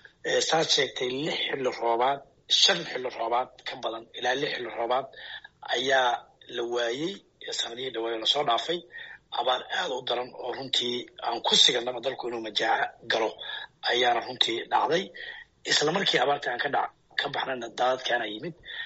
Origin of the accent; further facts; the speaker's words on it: Middle Shabelle, Somalia; born there; meesha aan ku dhashay shabeel dhexa